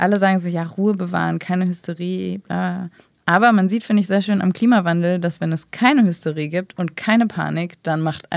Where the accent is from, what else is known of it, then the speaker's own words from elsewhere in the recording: Brilon, North Rhine-Westphalia, Germany; Aus Nordrhein-Westfalen, aus Brilon heißt das.